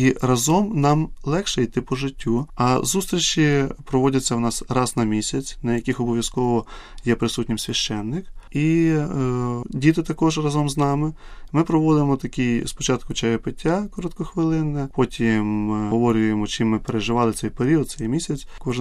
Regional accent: Kyiv, Ukraine; Тому що ми, як кияни, бачимо, як ми завантажені в нашому житті і роботою своєю

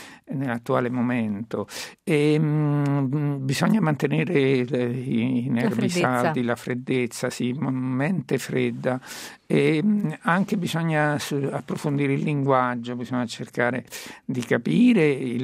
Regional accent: Marche, Italy; moved away as an adult; now in Rome, Italy; Vengo dalle Marche, sono venuto a Roma per l'università e poi ci sono restato.

